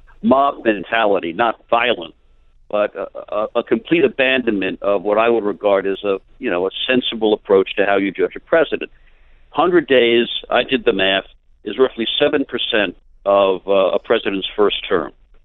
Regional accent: New York, United States; born there; as a New Yorker by birth, as a Yankee fan by blood

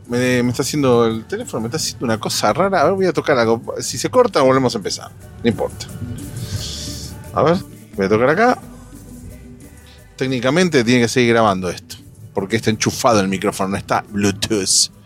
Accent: Argentina; Hoy día en el cual en Argentina, en mi país de origen, se recuerda...

